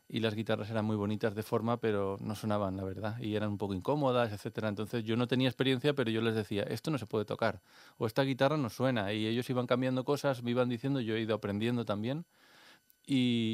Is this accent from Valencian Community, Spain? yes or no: yes; Valencia, Valencian Community, Spain; en mi barrio, donde yo soy del Cabañal, ahí había 3 bandas, ahora no sé si hay 4.